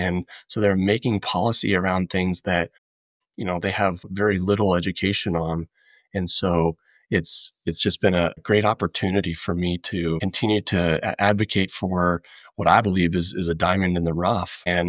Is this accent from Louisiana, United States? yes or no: no; Gillette, Wyoming, United States; So I was born and raised in Gillette. My dad was a coal miner for 35 years. Mom was a beautician.